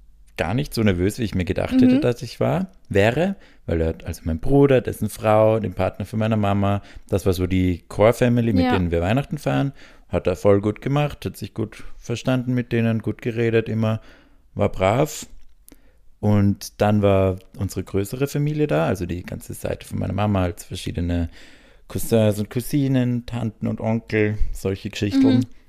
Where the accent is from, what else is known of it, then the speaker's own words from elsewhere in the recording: Graz, Styria, Austria; also ich komme aus Graz.